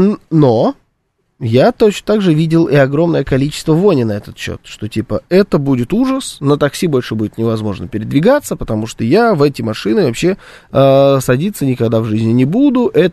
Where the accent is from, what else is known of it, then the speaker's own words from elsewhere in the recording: Moscow, Russia; У нас здесь нет Вест в Москве. Мы же зажравшиеся москвичи.